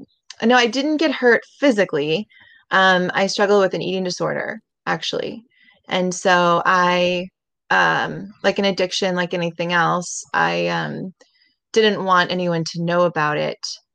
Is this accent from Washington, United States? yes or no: yes; Seattle, Washington, United States; moved away as an adult; So I am from Seattle, Washington. I was born there and raised there, and then went to Villanova University, where I played softball.